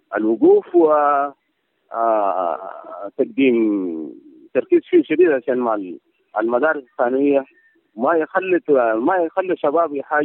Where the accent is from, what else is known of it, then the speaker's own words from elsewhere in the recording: Raja, Western Bahr el Ghazal, South Sudan; أولا نحن كأمة جنوبية من داخل راجع